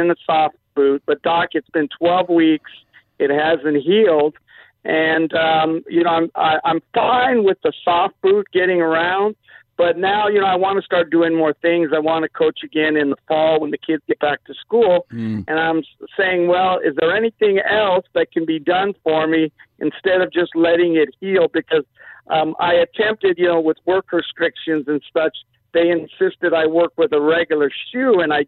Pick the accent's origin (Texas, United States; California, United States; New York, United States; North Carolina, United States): California, United States; San Pedro; also born or lived in Orange County / Arizona / Kansas City; San Pedro. But I've been around, lived in Orange County, lived in Arizona, lived in Kansas City, but most of my time in San Pedro.